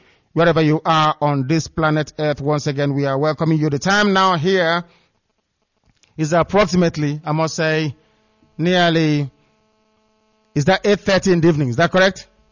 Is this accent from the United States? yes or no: no; Enugu, Enugu State, Nigeria; I've told you where I come from. I came from Enugu, went to London before coming here.